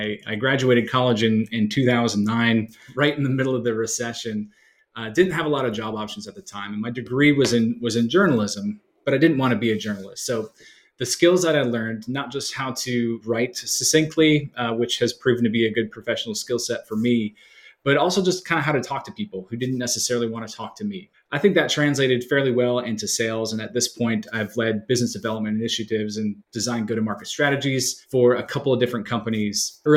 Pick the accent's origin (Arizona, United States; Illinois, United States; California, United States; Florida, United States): Florida, United States; I grew up in Central Florida.